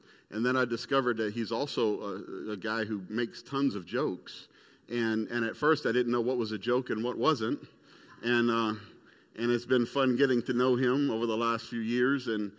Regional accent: Baton Rouge, Louisiana, United States; born there; also born or lived in Indonesia / Philippines / Botswana; I was born in Baton Rouge, Louisiana. I'm currently living in my 35th house.

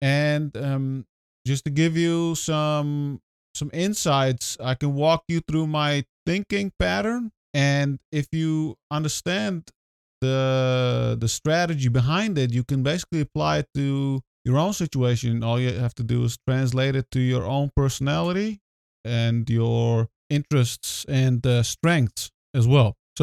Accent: Netherlands; English is a second language; obviously I grew up in the Netherlands. This is where I have lived most of my life.

